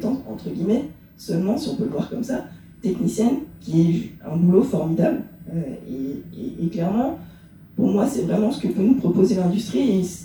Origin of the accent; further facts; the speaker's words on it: Annecy, Auvergne-Rhône-Alpes, France; je suis d'Annecy, hein, donc j'étais au lycée Berthelet.